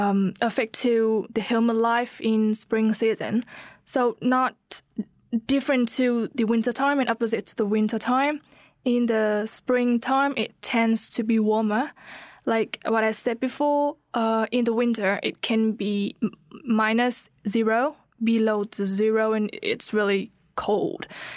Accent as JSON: {"language": "English", "country": "Vietnam", "tie": "born or raised there", "second_language": "English", "lives_now": "New Zealand", "said": "So let's compare a little bit between the springtime here in New Zealand and back to my hometown in Vietnam, my country, my Vietnam."}